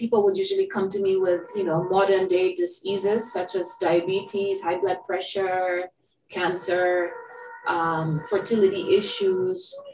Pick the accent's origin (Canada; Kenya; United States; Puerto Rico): Kenya; I grew up in Kenya, and my grandmother used a lot of herbal medicine.